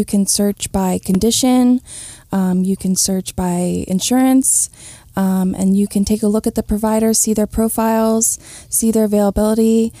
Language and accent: English; Baltimore, Maryland, United States; I did that back in my hometown of Baltimore, where I helped Burmese refugees kind of navigate the system.